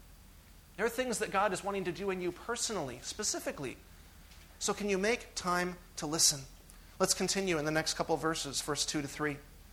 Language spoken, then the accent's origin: English; Texas, United States; And I remember in my house that I grew up in Texas in the U.S.